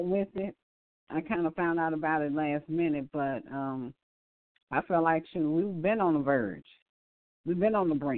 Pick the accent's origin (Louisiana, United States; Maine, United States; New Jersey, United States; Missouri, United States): Missouri, United States; St. Louis; I'm from St. Louis. We on the brinks anyway here